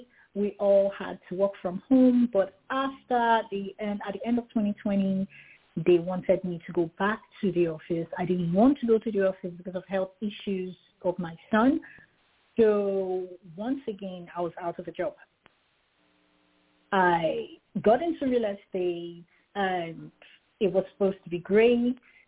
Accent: Nigeria; now in Orlando, United States; I'm originally from Nigeria. I moved here in the beginning of 2017. I've been in the U.S. for a little over 6 years. I moved to Kansas where it was nice and calm. Currently in Orlando

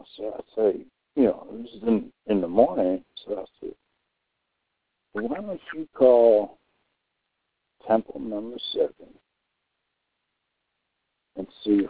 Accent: Philadelphia, Pennsylvania, United States; I was from Philadelphia and stuff.

